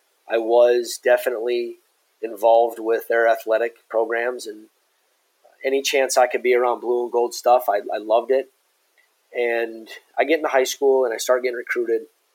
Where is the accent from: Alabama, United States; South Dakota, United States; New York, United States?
South Dakota, United States; Brookings; You know, I grew up around Brookings, South Dakota, as my dad's side of the family is all from Elkton, South Dakota.